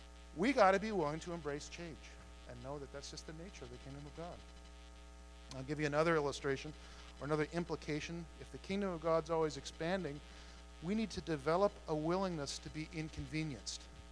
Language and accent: English; United States; I grew up in America. We used to call it the American dream, you know, a house, 2.3 minivans in a cul-de-sac.